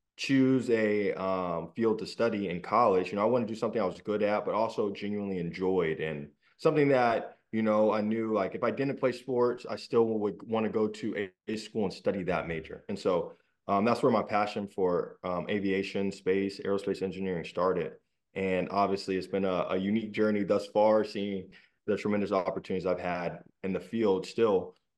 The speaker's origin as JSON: {"language": "English", "town": "Atlanta", "region": "Georgia", "country": "United States", "tie": "born or raised there", "said": "So, you know, growing up in Atlanta, it's obviously a Delta hub and has been for a long time."}